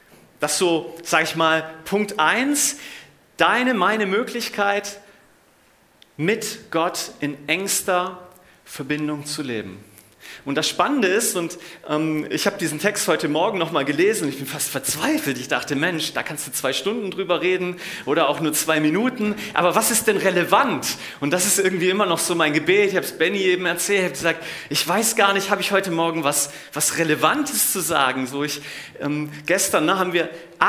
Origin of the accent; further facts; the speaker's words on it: Weinstadt, Baden-Württemberg, Germany; also born or lived in Unna; Und also ich bin geboren in Unna in Westfalen und ich habe gesagt, einmal Westfale, immer Westfale. Aber aufgewachsen bin ich im Stuttgarter Raum und der Ort, in dem ich aufgewachsen bin, hieß Weinstadt.